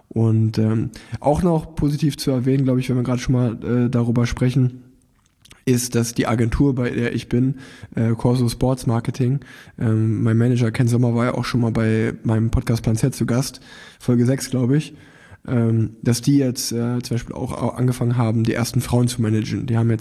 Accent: Cologne, North Rhine-Westphalia, Germany; würde mich als Kölner bezeichnen

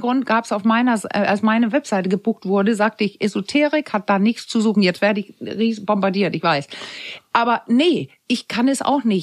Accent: Denmark; Weil ich bin ja Dänin und bin in der Zeit groß geworden, wo man, also HIV und sowas, AIDS kam gerade erst auf.

